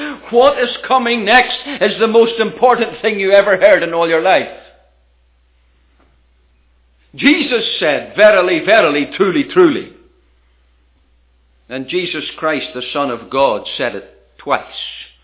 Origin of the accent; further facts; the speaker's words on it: Ireland; Back home in Ireland, where I come from, my home country, they talk about turning over a new leaf.